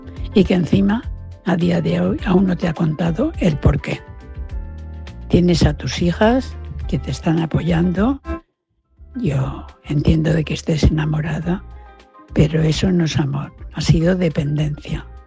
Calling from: Valencia, Valencian Community, Spain; de Valencia.

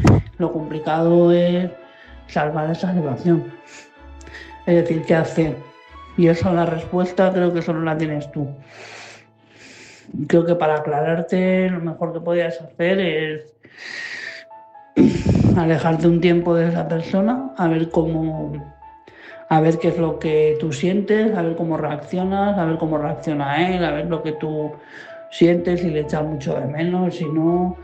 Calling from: Madrid, Community of Madrid, Spain; de Madrid.

